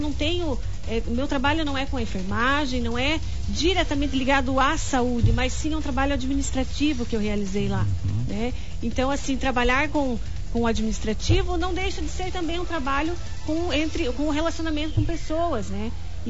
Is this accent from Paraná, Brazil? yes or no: yes; Francisco Beltrão, Paraná, Brazil; eu sou de Francisco Beltrão, nasci aqui, minha família é daqui, cresci nesta cidade